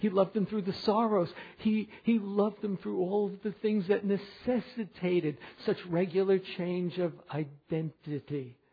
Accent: Manhattan, New York, United States; born there; I'd say I was from Manhattan, because that's where I was born. So I was from Manhattan.

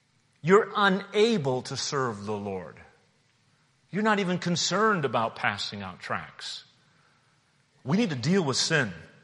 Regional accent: New Hampshire, United States; When I grew up in New Hampshire, we had this little mountain in our, it was, I don't know why they called it a mountain, but it was a little hill, and they called it Mount Prospect.

